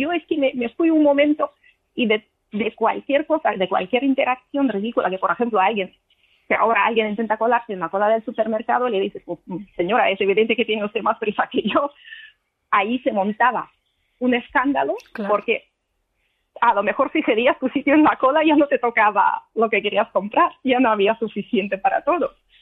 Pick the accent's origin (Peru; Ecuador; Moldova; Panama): Moldova; Spanish is a second language; moved away as an adult; now in Spain; Sí, yo soy de Moldavia y llego a España con 26, pero la Unión Soviética desaparece cuando yo tenía 17.